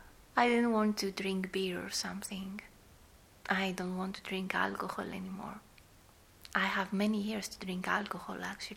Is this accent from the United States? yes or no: no; Greece; I come from Greece, and I know the sea.